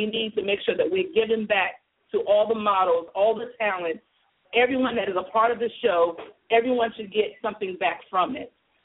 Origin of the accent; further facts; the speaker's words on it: Columbia, South Carolina, United States; today is Sunday, and I'm in my hometown where I grew up at, and I just love being around family.